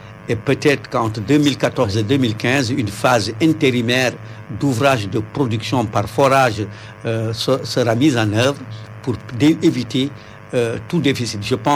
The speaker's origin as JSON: {"language": "French", "country": "Senegal", "said": "Et nous, en tant que Sénégalais"}